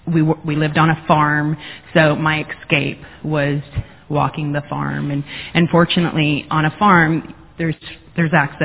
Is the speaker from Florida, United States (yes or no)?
yes; Jasper, Florida, United States; I grew up, I was born in Jasper, Florida, and my mother and father were both alcoholics, and I was the oldest of three